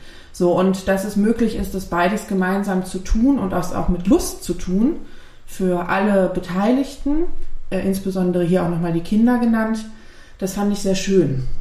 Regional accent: Essen, North Rhine-Westphalia, Germany; Ich bin in Essen geboren und bin auch nie weggezogen.

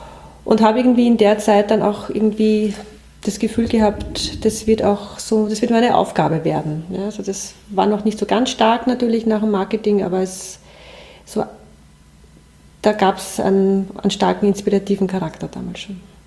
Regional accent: Lower Austria, Austria; ich bin so nach meiner Kindheit im Waldviertel dann in der Werbung gelandet

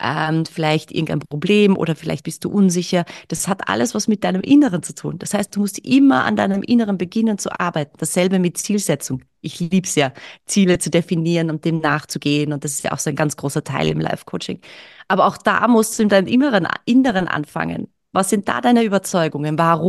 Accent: Carinthia, Austria; moved away as an adult; now in Vienna, Austria; ich komme aus Kärnten, aus einem kleinen Kaff, und dass ich mich entschieden habe, nach Wien zu gehen und Schauspiel zu studieren

